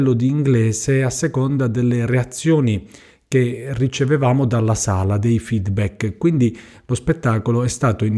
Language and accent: Italian; Altamura, Apulia, Italy; io sono di Altamura, nomino la mia città, in provincia di Bari